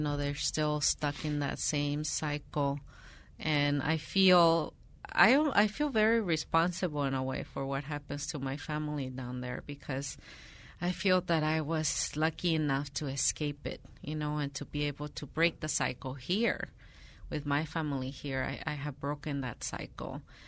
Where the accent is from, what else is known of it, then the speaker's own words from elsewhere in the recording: Mexico; moved away; for me, it's always a bittersweet experience when I go back to Mexico, because I feel happy to go back to my hometown and to revisit the place where I was born.